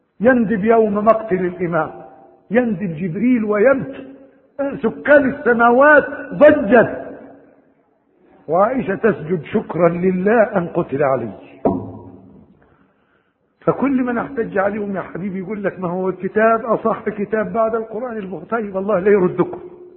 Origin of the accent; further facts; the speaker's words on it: Egypt; في منطقة عندنا في مصر